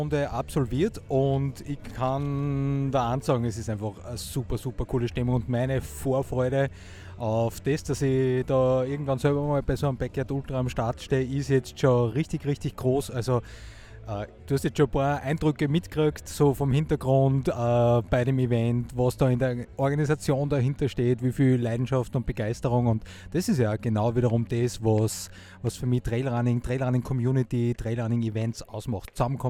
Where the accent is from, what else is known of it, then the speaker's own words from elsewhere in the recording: Steyr, Upper Austria, Austria; der WSV Trattenbach, das ist ja meine Heimatregion da, Nationalparkregion Steyr und Umgebung